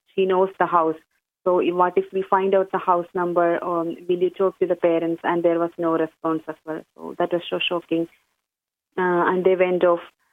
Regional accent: India; She knows we are from India, actually, because, you know, we go for holidays.

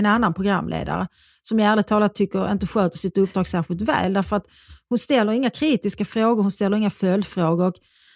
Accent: Malmö, Skåne, Sweden; born there; also born or lived in Stockholm; jag är ju född i Malmö och bodde i Malmö tills jag skulle börja skolan. Och sen återvände jag till Malmö så fort jag kunde, det vill säga när jag hade fyllt 18 och slutat gymnasiet och börjat jobba som vårdbiträde på Värnhus sjukhus i Malmö.

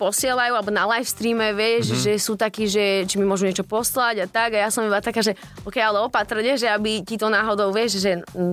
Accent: Trnava, Trnava Region, Slovakia; now in Piešťany, Slovakia; Ja som mal z Trnavy.

